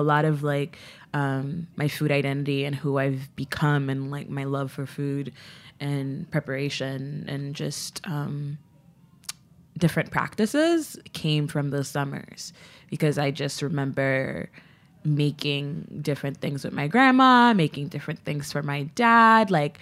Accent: Port-au-Prince, Ouest, Haiti; Yes, I'm from Haiti. I was born in Port-au-Prince. So like my dad worked in America, but I was born in Haiti.

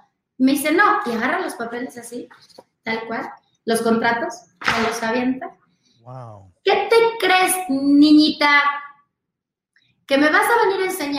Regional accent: Mexico; soy de México

